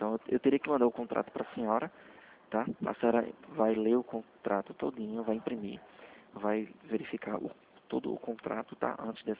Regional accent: Recife, Pernambuco, Brazil; Eu sou de Recife, tá?

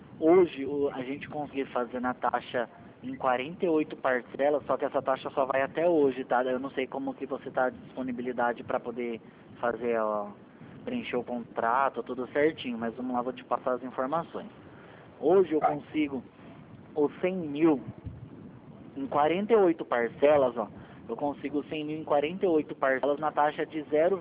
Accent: São Paulo, Brazil; Eu não sou de Brasília, eu sou aqui de São Paulo

